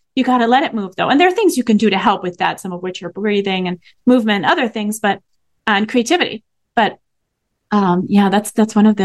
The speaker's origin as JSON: {"language": "English", "town": "Paris", "region": "Île-de-France", "country": "France", "tie": "born or raised there", "said": "So growing up in Paris sounds glamorous, but at least when I grew up there"}